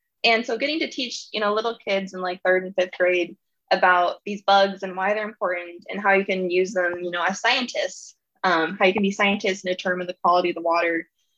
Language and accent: English; Washington, United States; I'm from Washington originally and studied biology at the University of Washington, Seattle.